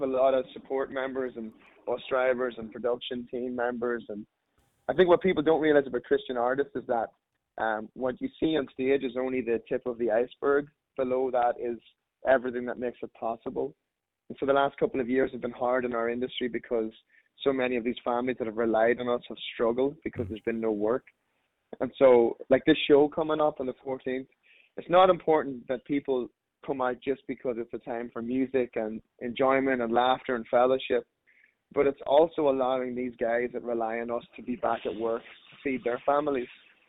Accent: Ireland; now in United States; Yeah, no, I'm Irish, born and bred. I've been living down in Tennessee for about 7 years. But hanging on to my accent, thank God.

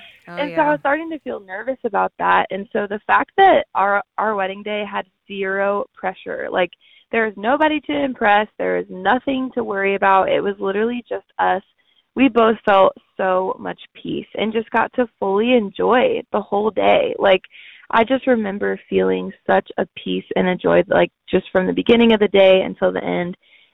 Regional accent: New York, United States; now in Nashville, United States; Growing up in New York, it just didn't seem like that was a really viable career option. But living in Nashville, it definitely seemed possible.

